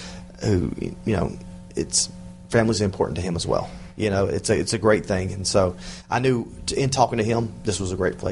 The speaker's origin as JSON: {"language": "English", "region": "the South", "country": "United States", "said": "I don't know if it's because I was from the South or whatever it is, but they were good to me."}